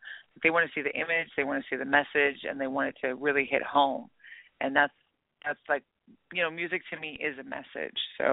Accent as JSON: {"language": "English", "town": "Santa Barbara", "region": "California", "country": "United States", "tie": "born or raised there", "said": "And I grew up in Santa Barbara. And, you know, we had art and God. That was what we grew up with."}